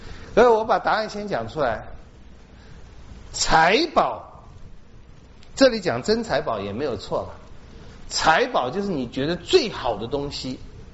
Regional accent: China; 我们中国人觉得美德，耶稣说这不是美德，不要存钱。

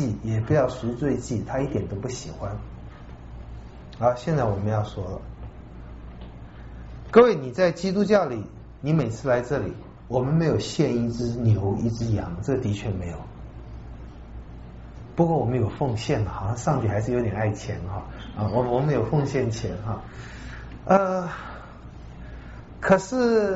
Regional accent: China; 哎，这也跟我们中国人有点像

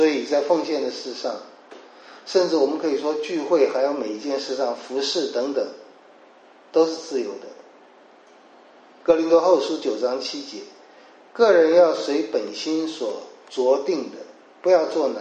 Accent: China; 这其实就是我们常说的，我们中国人是说了不做

